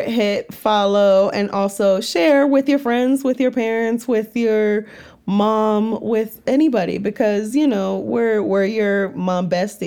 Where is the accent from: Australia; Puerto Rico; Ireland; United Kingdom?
Puerto Rico; I grew up in Puerto Rico